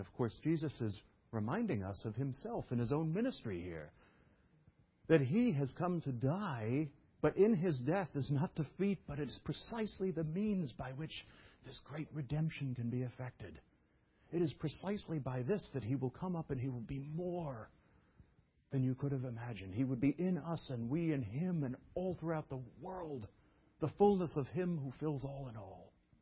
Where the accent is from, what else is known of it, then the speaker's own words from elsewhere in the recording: New York City, New York, United States; But because I was raised in Brooklyn, there was no nature.